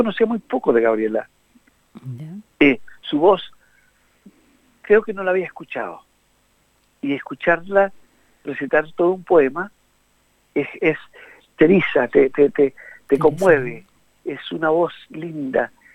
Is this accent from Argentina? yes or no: no; Chile; born there; yo soy latinoamericano, uh-huh. chileno de nacimiento, pero latinoamericano aquí en este país tan tan inmenso.